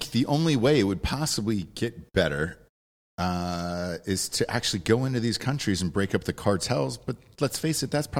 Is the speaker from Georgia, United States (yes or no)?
yes; Georgia, United States; Some of these places, like Georgia is my home state.